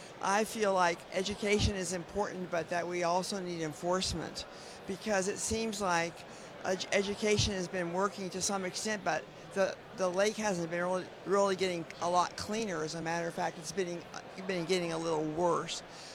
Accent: Burlington, Vermont, United States; I'm from Burlington, Vermont.

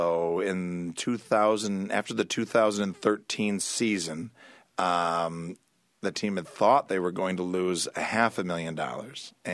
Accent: Syracuse, New York, United States; So I am from Syracuse. I was always amazed at the interest in the stadium location.

